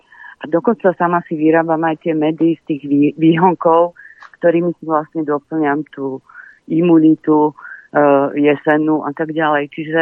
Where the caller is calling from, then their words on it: Nová Dubnica, Trenčín Region, Slovakia; Zabudla som sa predstaviť, som z Novej Dubnice, želám všetko dobre